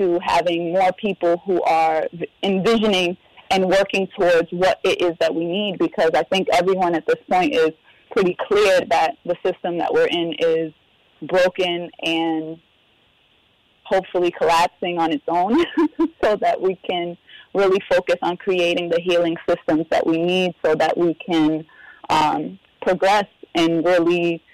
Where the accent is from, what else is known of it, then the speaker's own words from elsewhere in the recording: Boston, Massachusetts, United States; now in Brooklyn, United States; it's not just here in Brooklyn, it's not just where I grew up in Boston